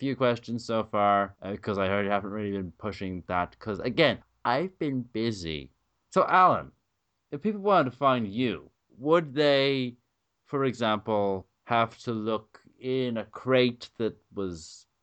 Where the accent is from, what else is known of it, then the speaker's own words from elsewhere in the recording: Ireland; obviously, you know, we're all Irish